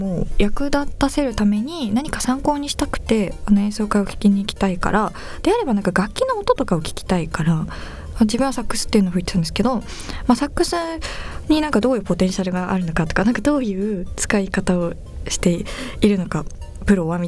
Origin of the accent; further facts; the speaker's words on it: Yamagata, Japan; これは私地元山形がラーメンの消費日本一みたいな、ラーメン王国なので